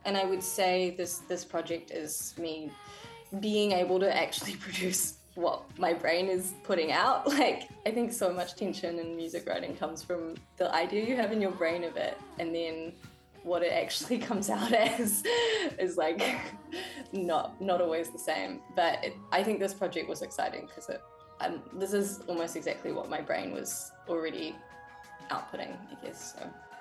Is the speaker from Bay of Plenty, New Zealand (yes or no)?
no; Titirangi, Auckland, New Zealand; now in London, United Kingdom; So I grew up in Te Tirangi. I love Te Tirangi. I will always return there as like my home base.